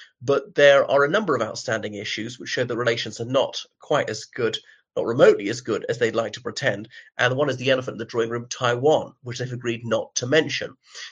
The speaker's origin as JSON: {"language": "English", "country": "Ireland", "said": "from Ireland."}